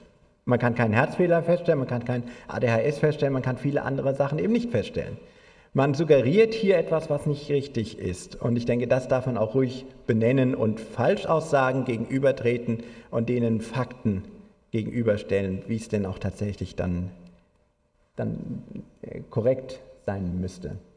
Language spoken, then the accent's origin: German; Germany; Also ja, ich bin ja auch Deutscher.